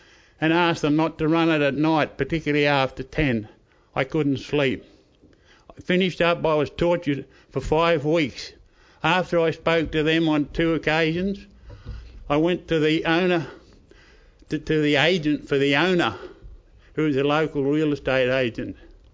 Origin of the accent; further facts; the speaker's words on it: Brisbane, Queensland, Australia; also born or lived in Redlands; I was born in Brisbane in 1939 and I moved to the Redlands in 1997.